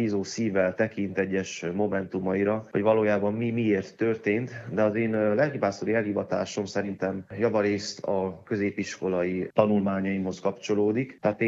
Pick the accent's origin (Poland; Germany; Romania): Romania; Carei, Satu Mare County; now in Hungary; hiszen ugye én a Párciumba nőttem fel, Nagykárolyban.